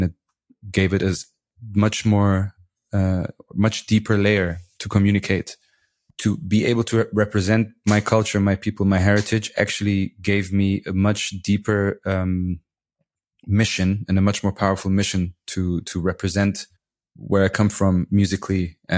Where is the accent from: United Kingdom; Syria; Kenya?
Syria; when I told people I'm from Syria, they wouldn't be able to point it out on the map, right?